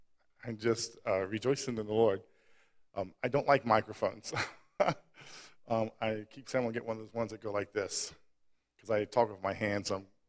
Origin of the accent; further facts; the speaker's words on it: Ohio, United States; I'm from Brown County, Ohio.